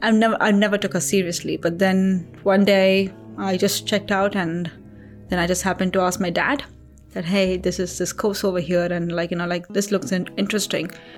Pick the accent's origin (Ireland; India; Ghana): India; Chennai, Tamil Nadu; moved away as an adult; now in United Kingdom; I am originally from Chennai, which is part of Southern India. Moved to UK in 2010 for my master's and ever since I've been here. Chennai is a beautiful, it's one of the biggest, fourth largest metro city in India. It's by the seaside